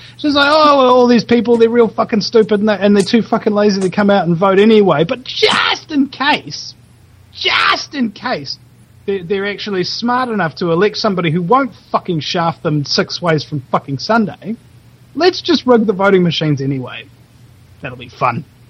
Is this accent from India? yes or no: no; New Zealand; I'm a New Zealander who hates rugby